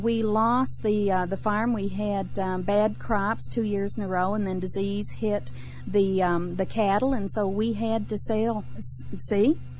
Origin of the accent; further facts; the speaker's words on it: Detroit, Michigan, United States; also born or lived in Harlan County, Kentucky; my family was part of the Great Migration that in the early 50s came up out of the closed coal mines, the ruined farms. And I grew up in the Detroit